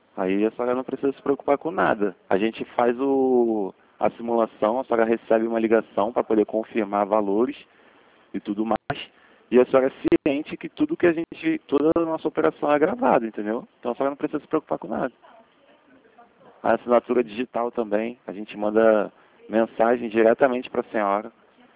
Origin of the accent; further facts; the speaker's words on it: Rio de Janeiro, Brazil; Eu sou do Rio